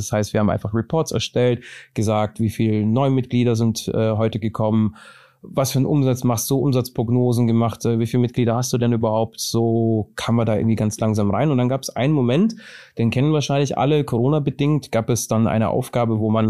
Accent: Lake Constance, Germany; now in Wiesbaden, Germany; 36 Jahre jung, aus Wiesbaden. Kein ursprünglicher Wiesbaden, sondern ich bin am Bodensee aufgewachsen unter anderem und nach Wiesbaden zugezogen.

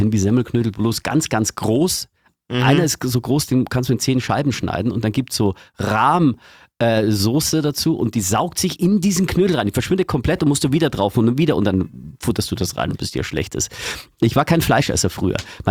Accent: Eggenfelden, Bavaria, Germany; ich komme ja aus Eggenfelden in Niederbayern, das ist eher schon Oberbayern und Passau ist Niederbayern

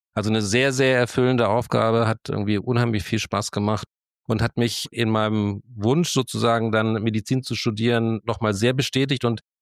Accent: Neustadt am Rübenberge, Lower Saxony, Germany; also born or lived in Hannover; geboren bin ich in Hannover und bin dann im Alter von 7 oder sowas in eine Vorstadt von Hannover, also nicht Vorstadt, sondern also so ein Dorf in der Nähe von Hannover, das liegt am Steinhuder Meer, Neustadt an Rübenberge heißt das. Da bin ich dann groß geworden

